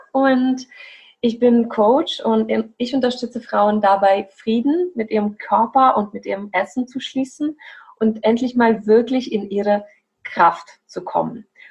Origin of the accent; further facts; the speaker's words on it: Belarus; now in Germany; ich komme aus Weißrussland und bin jetzt seit fast 8 Jahren hier in Deutschland.